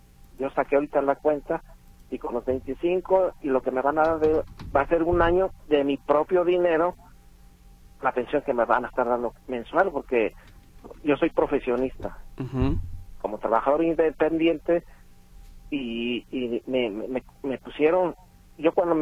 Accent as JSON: {"language": "Spanish", "region": "Mexico City", "country": "Mexico", "said": "yo soy de la Ciudad de México"}